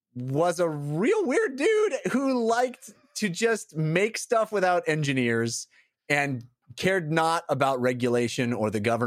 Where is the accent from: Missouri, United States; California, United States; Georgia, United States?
California, United States; This is a documentary about something I had never heard of because I'm born and raised in California. I grew up